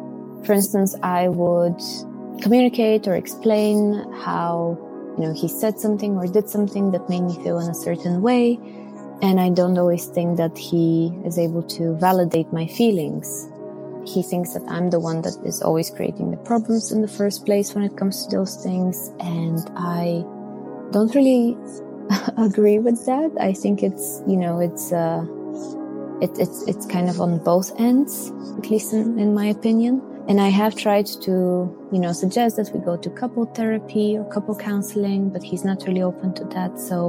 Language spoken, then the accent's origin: English; Bulgaria; English is a second language; now in Belgium; I'm originally from Bulgaria, and I'm currently living in Belgium.